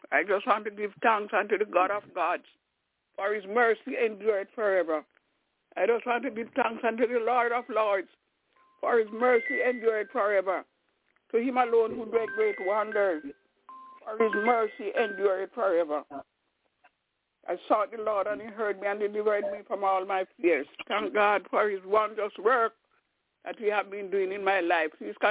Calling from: Albany, New York, United States; I'm calling from Albany in New York.

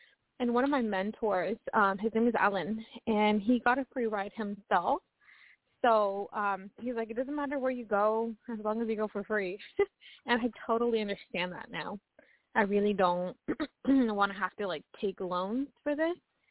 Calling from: Washington, United States

